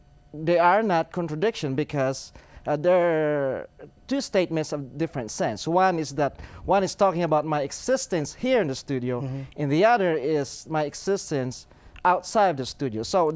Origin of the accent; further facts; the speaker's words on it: Philippines; moved away as an adult; now in Charlotte, United States; I'm from the Philippines also. I'm a Filipino. And then we moved to Charlotte about 3 years ago to go to the seminary.